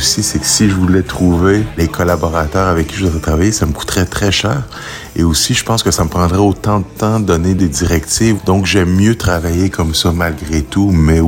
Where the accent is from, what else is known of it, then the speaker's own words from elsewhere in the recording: Quebec, Canada; vu que je viens du Québec, j'ai fait beaucoup d'allers-retours